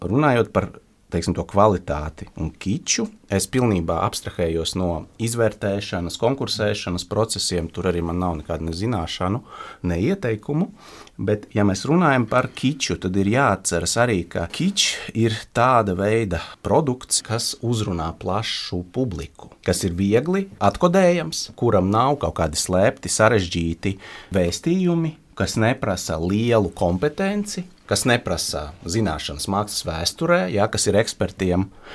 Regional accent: Riga, Latvia; Es pats, būdams rīdzinieks

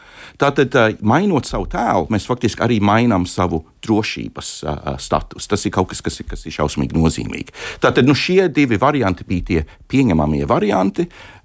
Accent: United Kingdom; Latvian is a second language; now in Latvia; Lielbritānijā, manā dzimtenē

